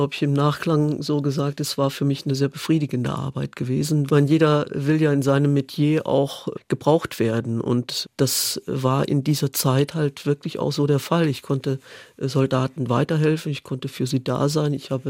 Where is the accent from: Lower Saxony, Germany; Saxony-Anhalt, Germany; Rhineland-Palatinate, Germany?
Rhineland-Palatinate, Germany; Neuwied; Ich komme ja Neuwied am Rhein. Ich bin mit dem Blick auf den Rhein groß geworden.